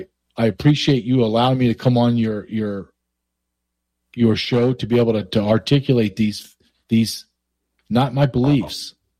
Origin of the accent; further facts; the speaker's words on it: Louisiana, United States; also born or lived in Alabama / Arkansas; I grew up in the Deep South in Louisiana, Alabama, and went to college in Arkansas. So I can understand that language still to this day.